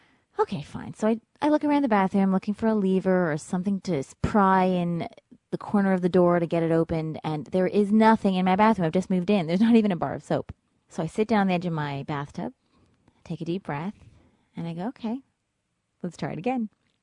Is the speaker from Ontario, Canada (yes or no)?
yes; Toronto, Ontario, Canada; moved away as an adult; now in New York City, United States; I'm from Toronto, Canada, and I currently live in Greenwich Village, New York City.